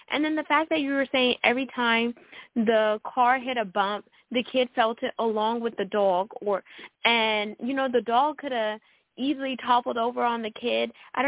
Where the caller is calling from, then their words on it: Texas, United States; I'm calling from the great state of Texas.